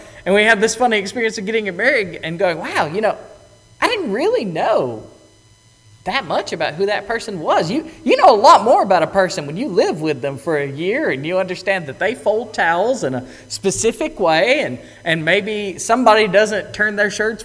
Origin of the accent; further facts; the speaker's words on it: Mississippi, United States; I'm from North Mississippi.